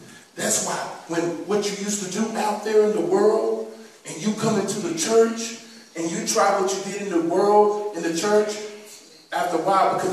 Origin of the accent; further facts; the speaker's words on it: Austin, Texas, United States; I grew up over in East Austin off of Martin Luther King.